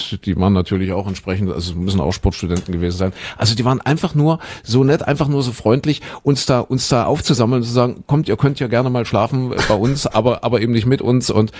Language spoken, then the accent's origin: German; West Germany, Germany; das würde ich jetzt nicht sagen als Wessi